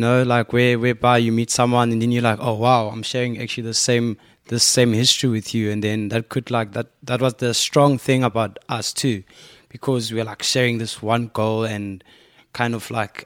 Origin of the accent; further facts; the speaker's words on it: Cape Town, Western Cape, South Africa; Basically, I was born here in Cape Town. I grew up here in Cape Town, like, till when I was old, like, around about 18 years old.